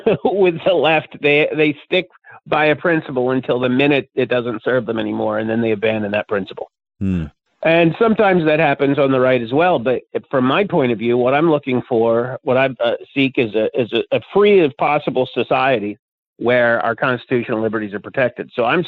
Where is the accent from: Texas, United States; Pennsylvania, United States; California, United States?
Pennsylvania, United States; I grew up in, you know, Appalachia goes all the way up into Pennsylvania. I grew up in the Appalachian part of Pennsylvania.